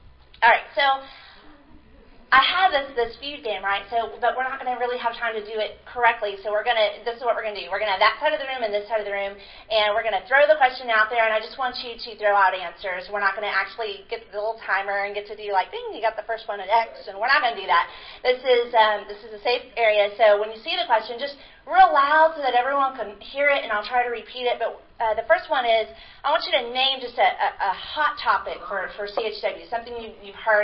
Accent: Texas, United States; Hi, howdy, because we're from Texas.

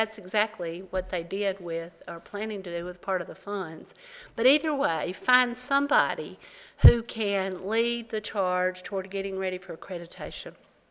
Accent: the South, United States; I mean, I'm from the South. It's possible I could just been a little slow.

